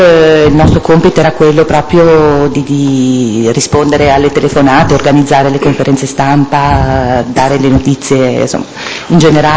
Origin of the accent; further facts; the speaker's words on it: Genoa, Liguria, Italy; born there; sono nata a Genova il 18 marzo del 1967